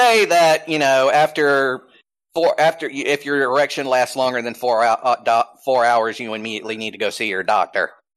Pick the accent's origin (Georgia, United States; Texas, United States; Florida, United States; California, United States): Georgia, United States; From my home state, Georgia